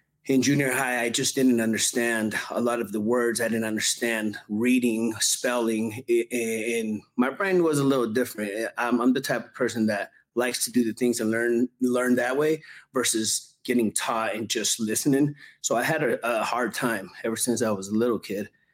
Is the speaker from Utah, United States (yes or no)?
yes; Salt Lake City, Utah, United States; also born or lived in Mexico; So I grew up here in Salt Lake City. Ever since I was 8 years old, I was born back in Mexico, but they brought us back here since we was kids. So I'm pretty much from here, you know.